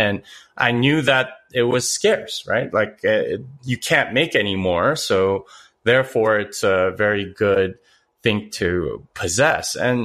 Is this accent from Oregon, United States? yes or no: no; Austin, Texas, United States; let people know that's where I'm from, right? Like when I go to conferences and things, it's, hey, where are you coming in from? I'm coming from Austin. You can't tell from the hat.